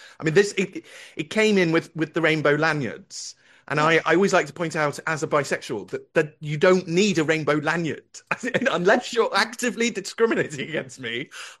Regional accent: United Kingdom; because we're British and we're not racist, and we never really were.

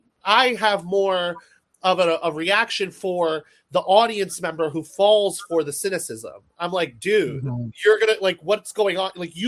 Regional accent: United States; because I'm an American born and raised in America, speaking about American politics in the Imperial Heartland.

